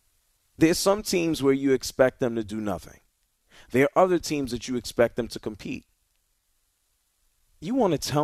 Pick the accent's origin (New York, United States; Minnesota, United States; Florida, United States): New York, United States; The Bronx; By the way, I'm from the Bronx, New York. I'm a Yankee fan.